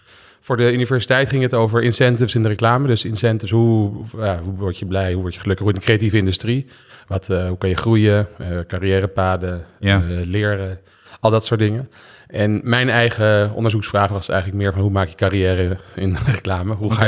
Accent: Amsterdam, North Holland, Netherlands; Dus ik kom uit Amsterdam.

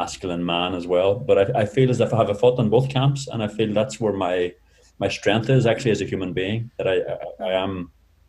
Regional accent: Ireland; And I grew up in Ireland in a village surrounded by women, my cousins, aunts, neighbors.

